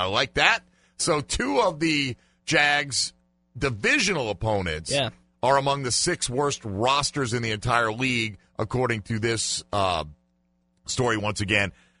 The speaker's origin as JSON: {"language": "English", "town": "Jacksonville", "region": "Florida", "country": "United States", "said": "he didn't even know I was from Jacksonville when I was talking to him."}